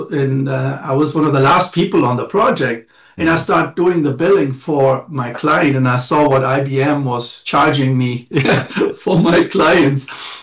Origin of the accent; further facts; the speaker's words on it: Germany; moved away as an adult; now in United States; I was a very successful tennis player in Germany. You know, I grew up in the Boris Becker era.